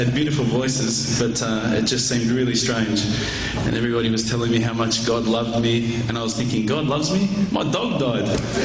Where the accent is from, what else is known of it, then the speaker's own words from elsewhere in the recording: Australia; Naturally, as an Aussie